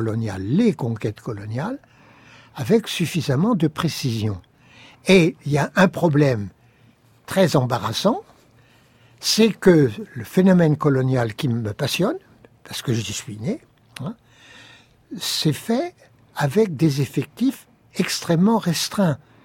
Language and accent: French; Fès, Fès-Meknès, Morocco; Je suis né au Maroc, je suis très fier d'être né à Fès. J'ai passé toute mon enfance.